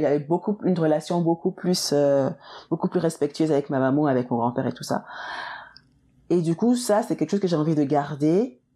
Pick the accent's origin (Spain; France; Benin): Benin; Alors, moi, mes traditions béninoises, déjà, je pense que ma manière de parler, ma manière de m'exprimer, mon accent et tout ça